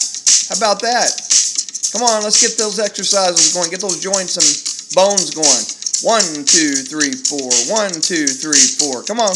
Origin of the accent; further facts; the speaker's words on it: Texas, United States; I grew up in Texas all my life. I'm a native Texan